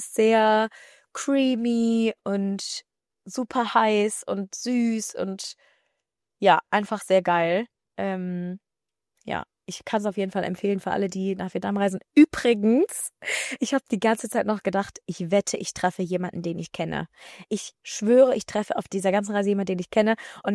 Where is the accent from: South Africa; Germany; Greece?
Germany; Düsseldorf, North Rhine-Westphalia; Ich, so, ich komme aus